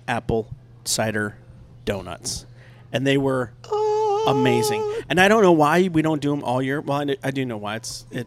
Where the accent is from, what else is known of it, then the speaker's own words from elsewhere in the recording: Rockford, Illinois, United States; I grew up in Rockford, Illinois, and there was a fabulous apple orchard that we'd always go